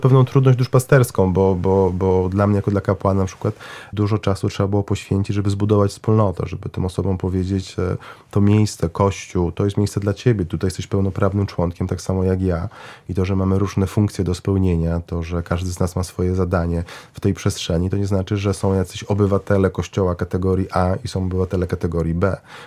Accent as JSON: {"language": "Polish", "town": "Łódź", "region": "Łódź Voivodeship", "country": "Poland", "also_born_or_lived": "Vilnius", "lives_now": "Lublin, Poland", "said": "Faktycznie pochodzę z Łodzi, poprzez Wilno gdzieś dotarłem, a teraz... Jeszcze w Lublinie."}